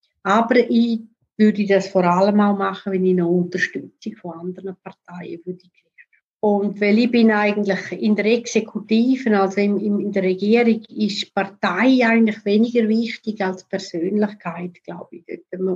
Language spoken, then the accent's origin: German; Chur, Graubünden, Switzerland; ich bin zwar in Chur aufgewachsen